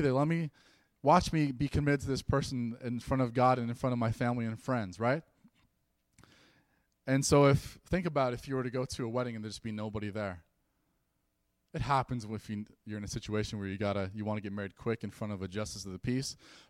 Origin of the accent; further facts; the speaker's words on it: New York, United States; also born or lived in Herkimer, New York; She's from Illinois. I'm from New York.